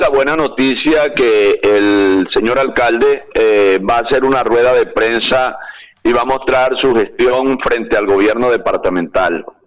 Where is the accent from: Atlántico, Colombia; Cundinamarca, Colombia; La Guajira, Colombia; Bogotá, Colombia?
La Guajira, Colombia; San Juan del Cesar; A mí me preocupa sobremanera, como todo sanjuanero